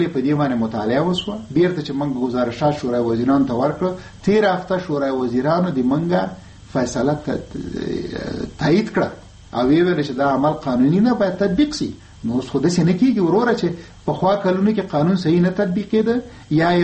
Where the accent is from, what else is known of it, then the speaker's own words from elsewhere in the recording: Afghanistan; خبره داره چې ته افغاني، زه هم افغان یم